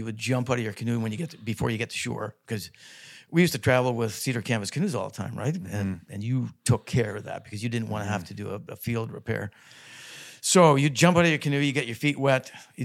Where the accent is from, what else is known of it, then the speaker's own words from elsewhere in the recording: Toronto, Ontario, Canada; we moved north from Toronto, Willowdale. And funny yeah. thing is, I was almost shot when I was 10 months old in Willowdale.